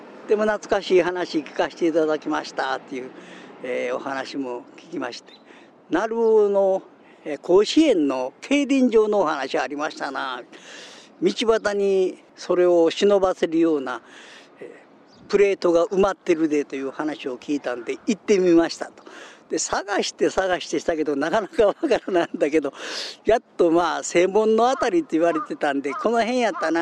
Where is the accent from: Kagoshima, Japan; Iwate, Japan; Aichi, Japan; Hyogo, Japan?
Hyogo, Japan; Nishinomiya; 僕も君も西宮で生まれ育ったんやけど、そんな100年ほど前のことっていうのはやっぱり知らんわな。